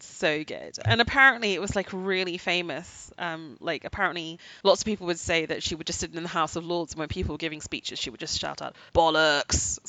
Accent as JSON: {"language": "English", "region": "England", "country": "United Kingdom", "tie": "born or raised there", "said": "because when I grew up in England, shops couldn't open on a Sunday."}